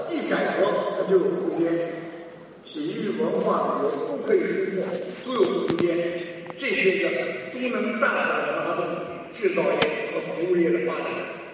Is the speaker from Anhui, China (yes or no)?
no; Zhenjiang, Jiangsu, China; 我是镇江人，我对儒家、儒民间重心多余，家乡繁荣，江苏繁荣，镇江繁荣。